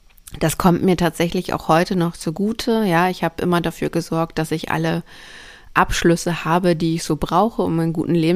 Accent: Rostock, Mecklenburg-Vorpommern, Germany; born there; Und ich bin 1984 in Rostock geboren, das heißt, ich bin noch knapp im Sozialismus aufgewachsen.

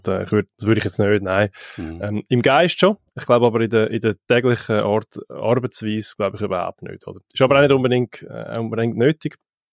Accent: Dietikon, Zurich, Switzerland; Ich bin in Dietiken aufgewachsen, aber ich habe einfach ums Verrecken wollen, unabhängig sein.

